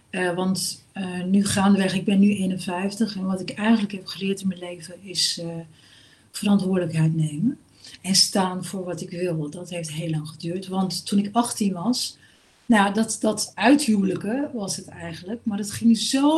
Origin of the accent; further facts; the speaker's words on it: Hengelo, Overijssel, Netherlands; En het liefst niet weggaan uit Hengelo, waar ik ben geboren en getogen.